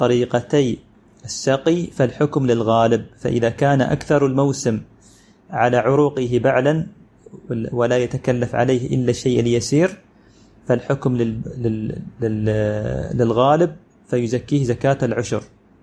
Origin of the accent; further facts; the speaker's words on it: United Arab Emirates; عندنا في الإمارات في حكم الغالب بالاطلاع على حال أكثر مزارع النخيل في واقعنا اليوم